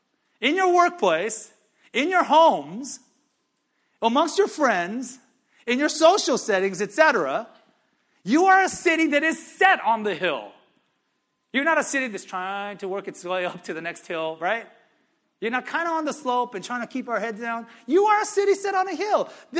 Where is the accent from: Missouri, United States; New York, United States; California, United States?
California, United States; Gardena; Our apartment in Gardena. I grew up in Gardena, right? I love Gardena.